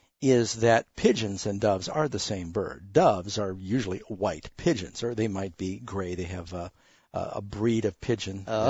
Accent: New York City, New York, United States; And I saw a lot of pigeons there, but, of course, I grew up in Manhattan.

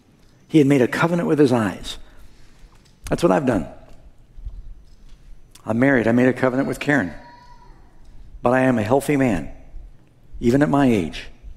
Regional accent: New York City, New York, United States; I'm from New York City. There's a lot of con artists out there.

